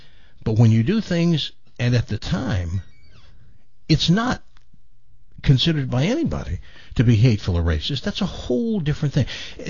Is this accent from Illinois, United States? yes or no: no; Tennessee, United States; I grew up in Tennessee. I heard on an almost daily basis the N-word.